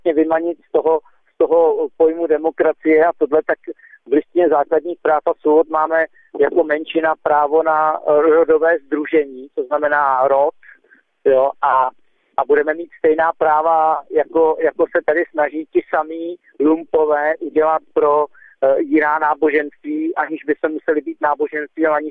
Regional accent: Prague, Czechia; já jsem Pražák

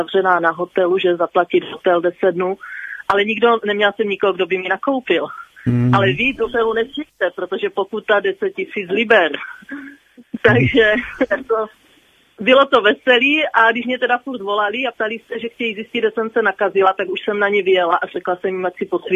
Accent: Prostějov, Olomouc Region, Czechia; now in Prague, Czechia; já jsem původem z Prostějova, ale vlastně teď jezdím mezi Prostějovem a Prahou, teď mám bydliště v Praze, ale tak občas jezdím na Moravu, takže vlastně jakoby cestuji mezi Prahou a Prostějovem

